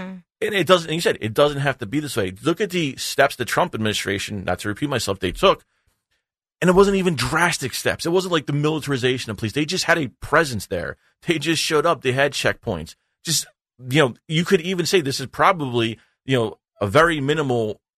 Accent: Philadelphia, Pennsylvania, United States; I mean, I grew up in South Philadelphia.

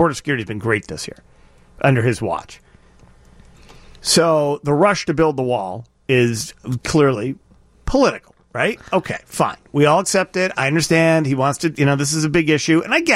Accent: Chicago, Illinois, United States; I'm not a baby. I'm from Chicago.

